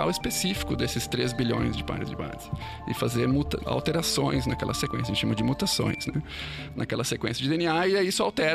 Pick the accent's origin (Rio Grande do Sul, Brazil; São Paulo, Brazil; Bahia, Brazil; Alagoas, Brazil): Rio Grande do Sul, Brazil; also born or lived in England; E agora tô de volta aqui no Brasil, sou originalmente do Rio Grande do Sul